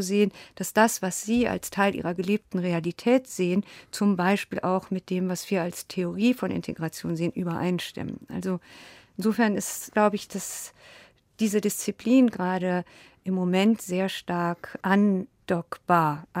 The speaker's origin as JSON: {"language": "German", "town": "Boppard", "region": "Rhineland-Palatinate", "country": "Germany", "tie": "born there", "said": "Ich komme aus Iran und ich bin in Deutschland geboren, in Boppard am Rhein und meine Mutter ist Deutsche."}